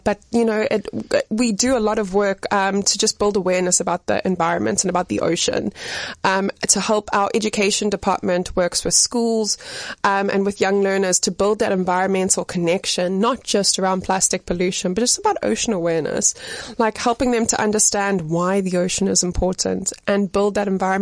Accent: Pietermaritzburg, KwaZulu-Natal, South Africa; also born or lived in United Kingdom / China / Johannesburg, South Africa; So I'm from Pietermaritzburg. I grew up there. I studied my bachelor's degree there.

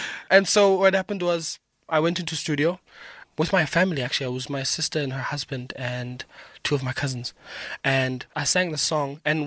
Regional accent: Bloemfontein, Free State, South Africa; also born or lived in Lesotho / Ladybrand / KwaZulu-Natal; But I grew up in and around South Africa. Like primary school, I was in Bloemfontein, and then I went to Ladybrand at some point, and then I was in KZN at some point.

